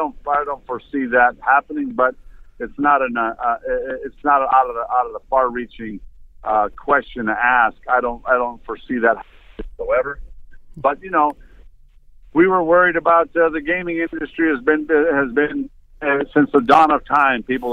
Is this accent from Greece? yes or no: no; Taos, New Mexico, United States; there's a lot of good quarterbacks in Taos, New Mexico, in my hometown, too